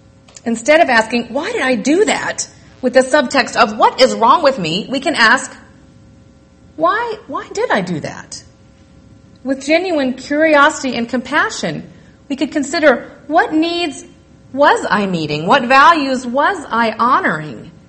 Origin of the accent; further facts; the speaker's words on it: Massachusetts, United States; now in Rogue Valley, United States; Does this make sense here in the Rogue Valley? I'm from Massachusetts, where everybody gets this example.